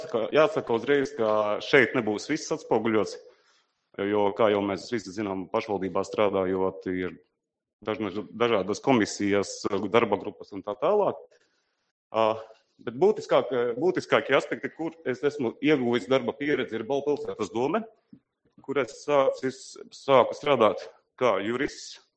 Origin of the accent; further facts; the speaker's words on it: Balvi, Balvi Municipality, Latvia; mana dzimtā pilsēta ir Balvi.